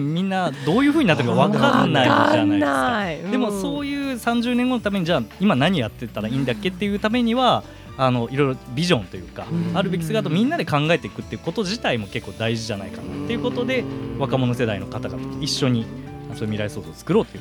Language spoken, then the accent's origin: Japanese; Hoki, Tottori, Japan; と一緒で法規町で旧溝口町